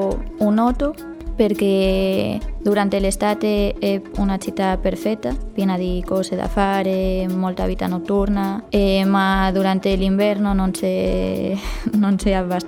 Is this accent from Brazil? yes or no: no; northern Spain, Spain; Italian is a second language; now in Cagliari, Italy; Dal nord della Spagna.